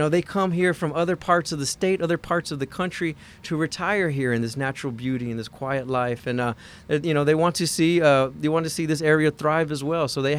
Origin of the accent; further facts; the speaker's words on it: San Antonio, Texas, United States; I was raised in San Antonio, Texas, in a working-class family.